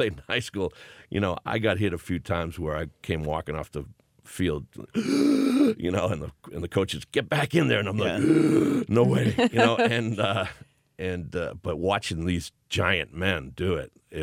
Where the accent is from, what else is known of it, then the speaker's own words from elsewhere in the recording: Boston, Massachusetts, United States; I'm originally from Boston, and you might be able to hear it.